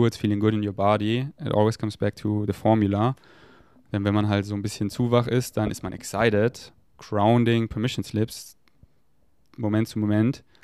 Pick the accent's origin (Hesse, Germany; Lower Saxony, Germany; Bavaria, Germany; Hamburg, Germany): Bavaria, Germany; Munich; ich bin hier aufgewachsen, ich komme aus München, so ist alles sehr crowning. Ich bin auch hier auf die Montessori-Schule gegangen.